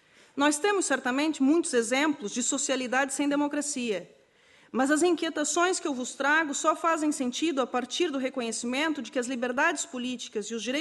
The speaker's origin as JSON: {"language": "Portuguese", "country": "Brazil", "tie": "born there", "said": "pelo sotaque percebem que nasci no Brasil"}